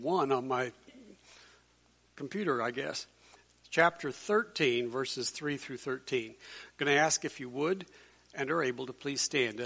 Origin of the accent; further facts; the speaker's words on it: Gilman, Missouri, United States; now in Bethany, United States; I grew up in Gilman and Ridgeway.